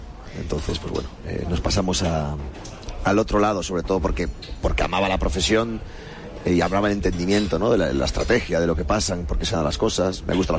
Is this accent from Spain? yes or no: yes; Galicia, Spain; accent: Galician; un poco el acento gallego, y cuando voy a Galicia, me dicen que no saben de dónde, pero que ya no tengo acento gallego.